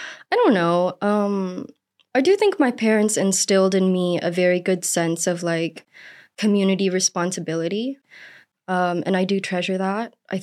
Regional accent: Oklahoma, United States; Kind of what you would expect. Very flat. Lots of wheat and cows and racist people. Christians.

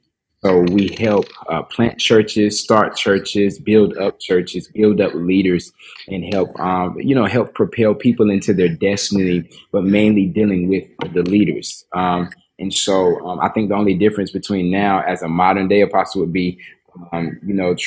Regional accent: South Carolina, United States; now in Atlanta, United States; I'm not originally from Atlanta. This is where we're stationed, but I originally was born and raised in South Carolina. I was in Spartanburg County, and my parents still stay there to this day.

